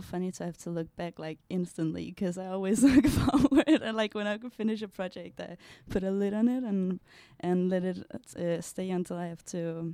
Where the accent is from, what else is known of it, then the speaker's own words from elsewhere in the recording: Denmark; As you know, I come from Denmark